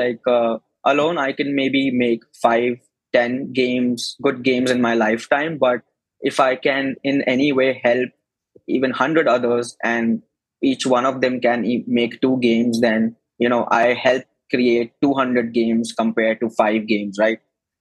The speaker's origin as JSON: {"language": "English", "town": "New Delhi", "region": "Delhi", "country": "India", "said": "because I come from New Delhi, which is a city in the northern part of India"}